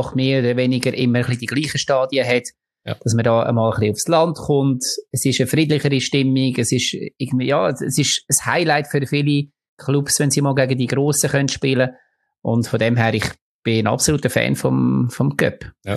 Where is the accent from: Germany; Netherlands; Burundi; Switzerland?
Switzerland; Lucerne; es tut ein bisschen weh als Luzerner, dass wir einen schönen Pokal nicht bei uns haben.